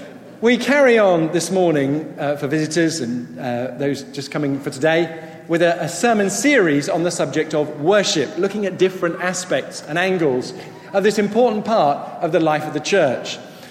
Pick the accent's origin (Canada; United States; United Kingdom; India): United Kingdom; Sevenoaks, South East England; But let me start in Kent. I was brought up in Sevenoaks in Kent